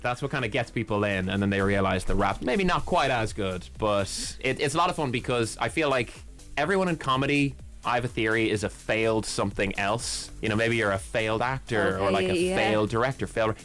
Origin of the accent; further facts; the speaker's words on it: Dublin, Leinster, Ireland; I'm from Dublin, you know, grew up in Dublin.